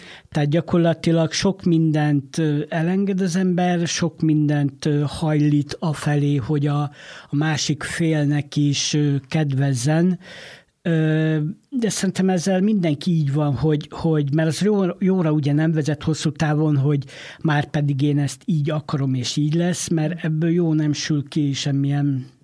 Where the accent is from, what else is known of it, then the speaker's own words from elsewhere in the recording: Mór, Fejér, Hungary; nem tagadhatjuk el, hogy Morról jöttem, ahol nagyon szép és frizzamatú borok lelhetők fel